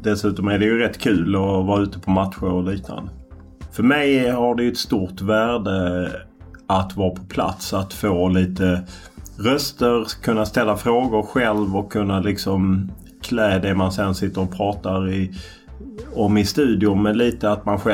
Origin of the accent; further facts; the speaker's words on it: Lund, Skåne, Sweden; Jag är uppvuxen i Lund